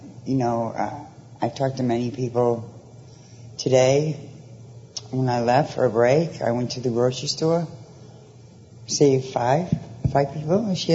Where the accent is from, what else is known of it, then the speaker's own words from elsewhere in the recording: Florida, United States; I'm from Florida. I haven't been here in 10 years.